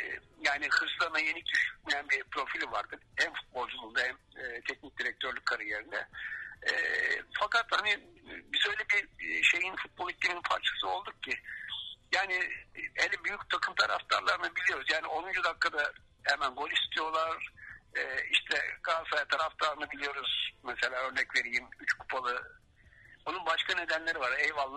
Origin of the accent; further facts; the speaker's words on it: Bursa, Turkey; Yani benim çocukluğum Bursa'da geçti ve Bursa'nın tarihini bilirim.